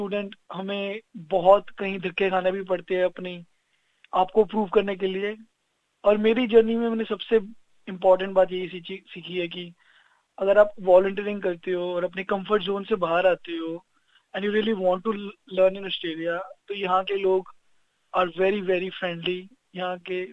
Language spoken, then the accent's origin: Hindi; Patiala, Punjab, India; moved away as an adult; मैं भारत में पंजाब से हूँ, पंजाब पटियाला से